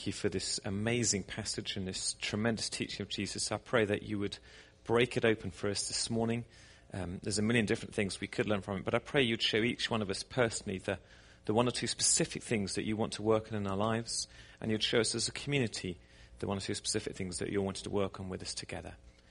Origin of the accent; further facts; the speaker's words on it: England, United Kingdom; we just found it extraordinary, being British, that we drove for 4.5 hours and we still hadn't left the state.